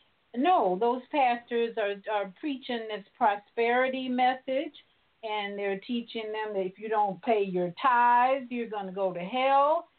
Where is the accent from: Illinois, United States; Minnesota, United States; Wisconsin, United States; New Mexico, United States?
Illinois, United States; Chicago; You know, I grew up in Chicago, and I think now, even when I go back, many of the black neighborhoods have a church almost on every corner